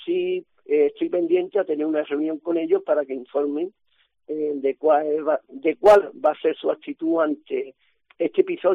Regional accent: Jimena de la Frontera, Andalusia, Spain; ha llegado a las puertas de Jimena, yo soy de Jimena de la Frontera, y a las puertas de Alcalá

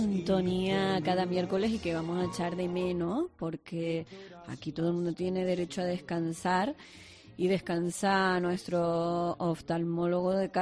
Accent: Canary Islands, Spain; accent: Canarian; tenemos que estar orgullosos de cómo nos expresamos. Sí. Y no tenemos, es nuestra identidad, somos canarios

